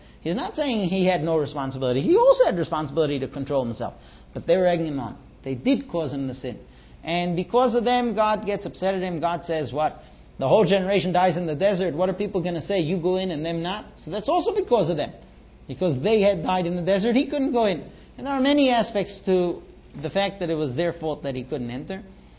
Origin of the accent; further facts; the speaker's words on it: United States; and I'm American, I'm used to looking a person in the eye.